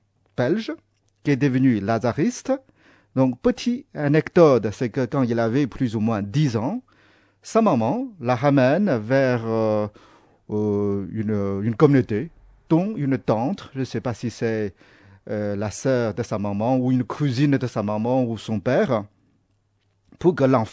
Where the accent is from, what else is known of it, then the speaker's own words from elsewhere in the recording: China; born there; first language zh; French is a second language; Comme je suis né en Chine, j'ai une facilité pour ma langue maternelle, qui est le chinois